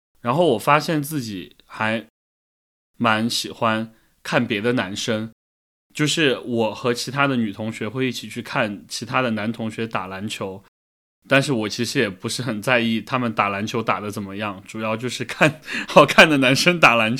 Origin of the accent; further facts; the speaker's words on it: Sichuan, China; 我出生成长在四川的一个相对的一个小城市，然后那里的生活节奏很慢，大家也都有自己相对封闭的圈子